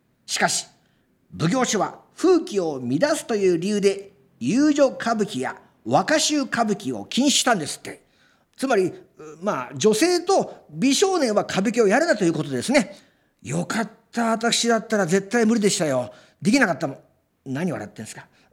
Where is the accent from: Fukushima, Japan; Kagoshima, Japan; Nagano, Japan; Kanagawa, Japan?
Nagano, Japan; Ueda; しゃべり手は私、落語家上田市出身、